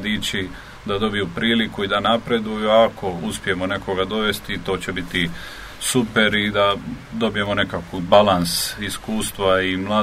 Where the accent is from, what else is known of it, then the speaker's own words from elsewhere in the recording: Dubrovnik, Dubrovnik-Neretva County, Croatia; Pa ne dolazim iz puno veće sredine, dolazim iz Dubrovnika